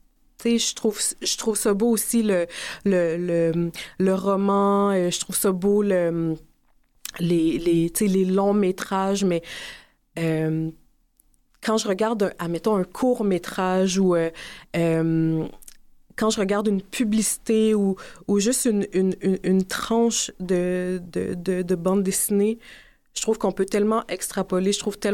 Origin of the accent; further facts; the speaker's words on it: Trois-Rivières, Quebec, Canada; born there; now in Montreal, Canada; Mes deux parents sont nés en Haïti. On est nés à Trois-Rivières, mes frères et moi, puis moi, je suis partie vers Montréal.